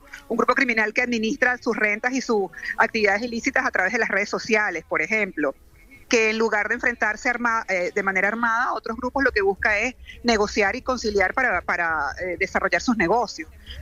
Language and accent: Spanish; Venezuela; somos 30 millones de venezolanos. O sea, las víctimas de la tragedia venezolana somos todos los venezolanos.